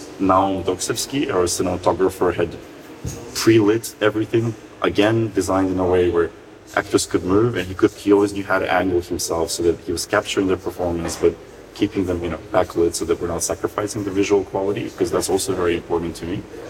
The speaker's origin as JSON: {"language": "English", "country": "North Macedonia", "tie": "born or raised there", "said": "when I was growing up in Macedonia."}